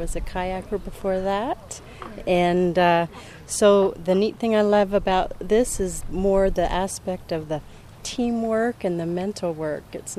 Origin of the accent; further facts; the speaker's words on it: Fayetteville, Arkansas, United States; I'm from Fayetteville, Arkansas.